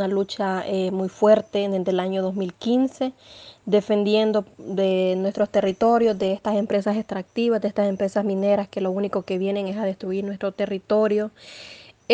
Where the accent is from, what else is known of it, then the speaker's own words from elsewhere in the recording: Tocoa, Colón, Honduras; yo soy aquí de Guapinol, Tocoa, Colón, de Honduras.